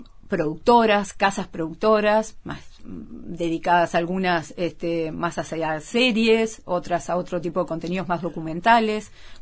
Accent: Montevideo, Uruguay; Yo soy de Reducto también. Ah. Es en este momento mi barrio, fue el barrio en que nací y el de mis abuelos, claro.

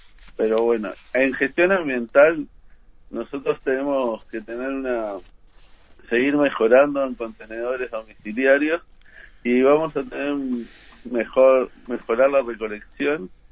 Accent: Las Piedras, Canelones, Uruguay; Yo soy de Las Piedras, y en Las Piedras ya está funcionando un ómnibus eléctrico

